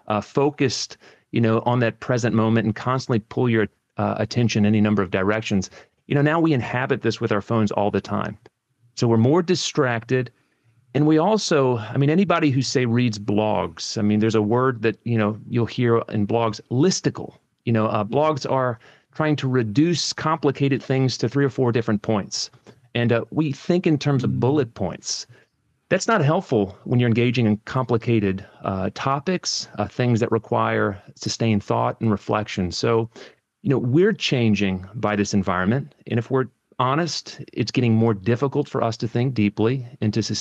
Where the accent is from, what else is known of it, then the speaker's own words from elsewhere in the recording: United States; now in Edinburgh, United Kingdom; Well, I'm from the United States, but a lot of my working life has been here in Scotland. I was up in the Highlands working in a free church context, you know, for about 8 years in Kiltarlity.